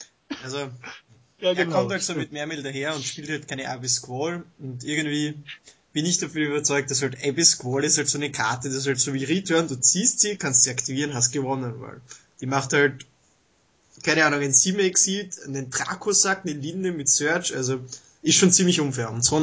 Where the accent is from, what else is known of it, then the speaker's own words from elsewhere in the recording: Austria; also ich komme aus Österreich